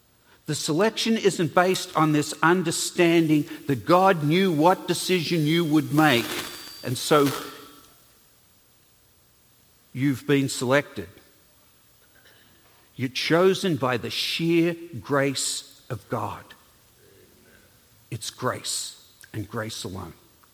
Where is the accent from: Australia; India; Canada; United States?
Australia; accent: Australian; moved away; I've been here 46 years, so my accent has changed a lot. But in the early days, I could rival Crocodile Dundee with my accent.